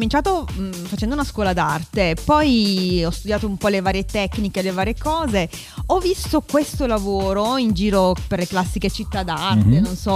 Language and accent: Italian; Manfredonia, Apulia, Italy; now in Milan, Italy; io vengo da Milano, originaria pugliese